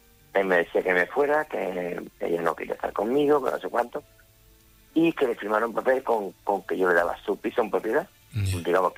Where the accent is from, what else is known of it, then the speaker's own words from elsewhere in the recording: Seville, Andalusia, Spain; yo soy de Sevilla.